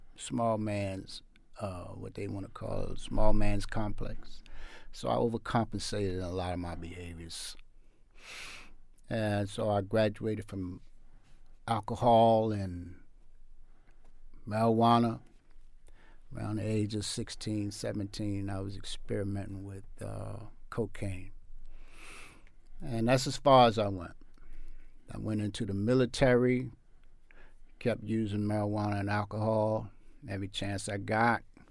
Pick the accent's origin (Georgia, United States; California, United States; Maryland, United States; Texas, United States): Maryland, United States; Baltimore; Well, I grew up in East Baltimore. I am the second of six children. And we lived in the projects.